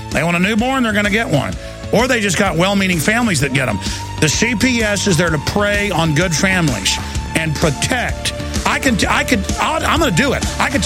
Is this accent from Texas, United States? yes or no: yes; Dallas, Texas, United States; But I also, growing up in Dallas, Texas, they wouldn't sell us beer in Rockwall where I lived, underage people.